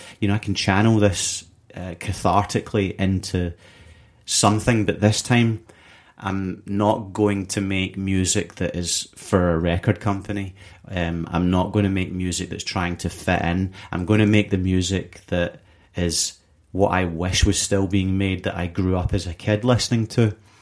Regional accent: Glasgow, Scotland, United Kingdom; I had a disadvantage of growing up in Glasgow

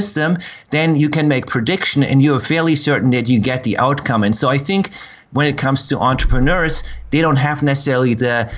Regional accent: Germany; English is a second language; from growing up in Germany

